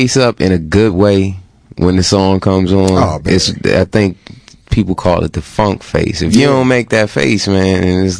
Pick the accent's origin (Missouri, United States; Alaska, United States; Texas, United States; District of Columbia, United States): District of Columbia, United States; Washington; I grew up in Northeast D.C. by the shrimp boat.